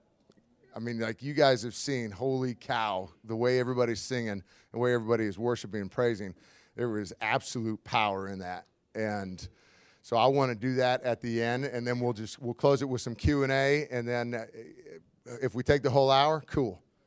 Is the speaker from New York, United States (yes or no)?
no; Washington, United States; So we grew up in Washington State in the great Northwest, and I ended up going to college at University of Montana, go Grizz.